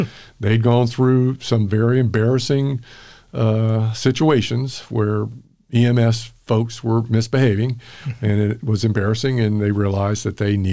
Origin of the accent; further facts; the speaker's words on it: Crestview, Florida, United States; born there; I was born in Crestview. My dad was stationed at Eglin Air Force Base. My mother's family goes back to the mid-1800s in Okaloosa, in Crestview.